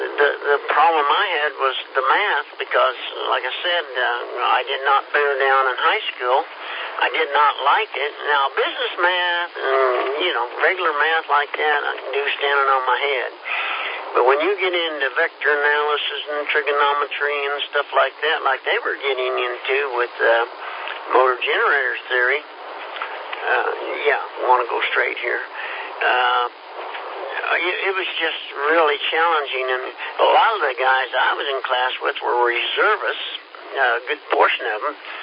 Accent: Kansas, United States; I was from Kansas, I guess, Keith, and it just didn't agree with me.

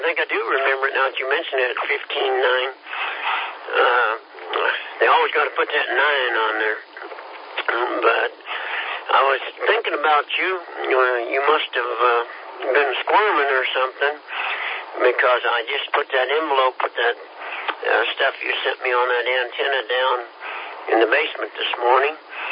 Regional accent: Kansas, United States; You know, we're from Kansas, we're a little bit slow.

